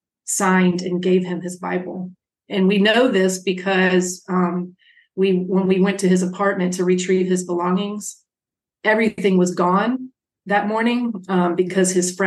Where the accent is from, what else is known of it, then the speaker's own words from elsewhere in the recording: East Coast, United States; moved away as an adult; So in 2000, I grew up on the East Coast, and in 2000, I moved to Colorado. Okay. For a job.